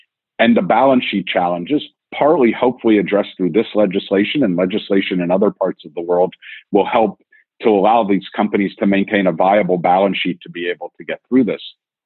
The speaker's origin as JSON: {"language": "English", "region": "New York", "country": "United States"}